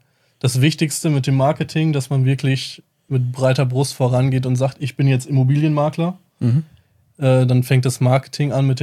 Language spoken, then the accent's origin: German; Stadtlohn, North Rhine-Westphalia, Germany; ich bin in Stadtlohn geboren und aufgewachsen, habe da auch die Realschule gemacht